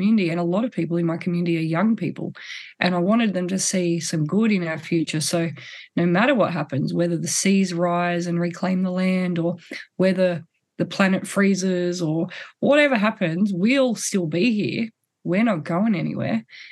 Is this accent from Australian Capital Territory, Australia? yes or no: no; New South Wales, Australia; I chose to write this book because I grew up in the Tweed and the Tweed Guri community and my Aboriginal community. And even though I kind of moved away for work, I've always come back